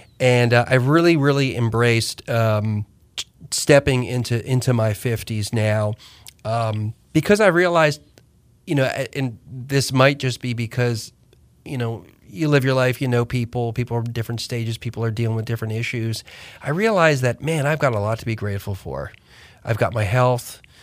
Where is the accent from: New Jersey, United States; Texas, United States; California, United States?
New Jersey, United States; that was a big deal because I grew up in Jersey.